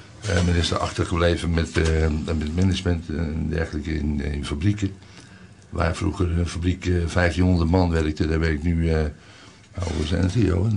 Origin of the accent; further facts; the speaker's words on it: Netherlands; Als wij nou als Hollander naar Polen zouden moeten gaan om ons geld te verdienen